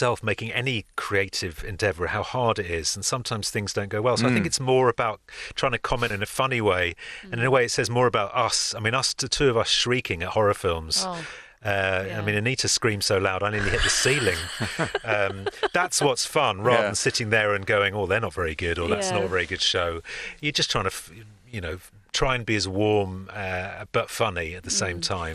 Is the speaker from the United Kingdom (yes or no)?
yes; England, United Kingdom; those people who were born and brought up in England like we were